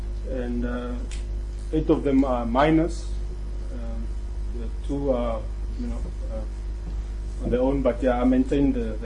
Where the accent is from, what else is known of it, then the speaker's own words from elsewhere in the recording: Windhoek, Khomas, Namibia; also born or lived in Mutele; I was born in the north in a village called Mutele, 1971. But I grew up mostly in Windhoek. I came to Windhoek when I was about 6 years old. And I schooled in Katutura for my primary school.